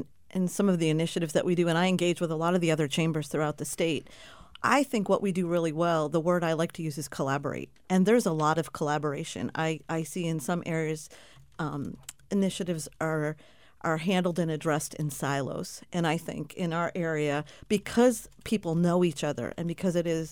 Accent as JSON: {"language": "English", "town": "Guilford", "country": "United States", "tie": "born or raised there", "also_born_or_lived": "Alaska / California", "said": "I was born and raised in Guilford. I went to school in Guilford. I thought that things would be bigger and brighter out in other areas. I moved to Alaska, and I lived in California."}